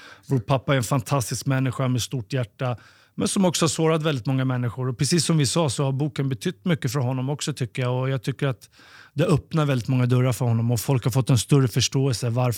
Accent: Stockholm, Stockholm County, Sweden; vi växte upp i Farsta, en förort till Stockholm. Då. Jag och brorsan.

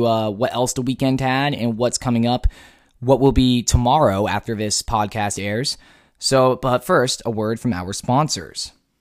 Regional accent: New Hampshire, United States; that attitude is finally spreading to my home state of New Hampshire.

